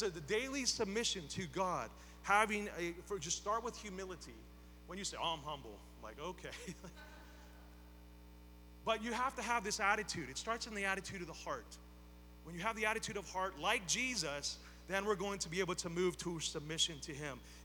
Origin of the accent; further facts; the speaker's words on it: Beaver Falls, Pennsylvania, United States; I grew up in Beaver Falls, and it was on College Hill. It was one of many of, like, I think nine houses. I moved so much, it was ridiculous.